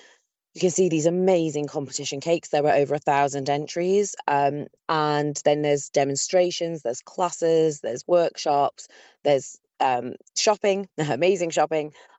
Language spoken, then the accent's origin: English; Isle of Man; And everybody always asks, where are you from? I'm from the Isle of Man.